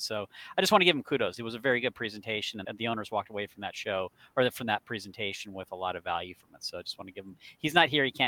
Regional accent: Wyoming, United States; And it's not that cold, though. I'm from Wyoming.

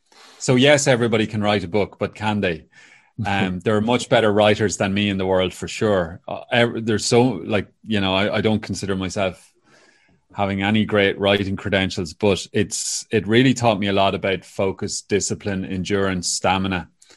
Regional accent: Cavan, Ulster, Ireland; while living in Donegal, even though I'm originally from Cavan

